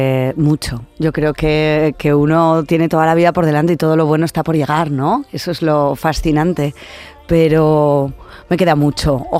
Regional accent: Huesca, Aragon, Spain; yo un día voy a volver a la ciudad en la que viví de niña y me van a pegar una paliza, ¿no? Porque es un juego de palabras, porque soy de Huesca, ¿no? Y ahí los de Huesca, ya lo decimos... De broma, le llamamos Wisconsin.

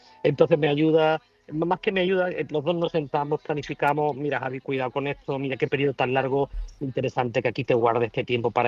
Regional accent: Nerva, Andalusia, Spain; que es de donde yo soy, donde yo nací, que ahí está mi padre

